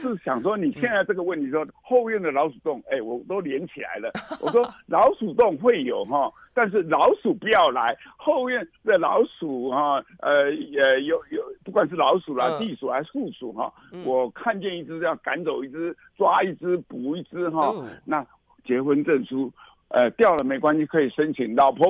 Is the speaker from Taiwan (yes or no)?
yes; Taiwan; 我在台湾长大之后